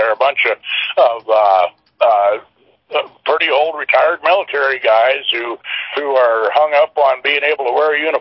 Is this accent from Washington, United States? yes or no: yes; Spokane, Washington, United States; But Washington is my home state, and I grew up here in Spokane, and am blessed to be back in my home area now.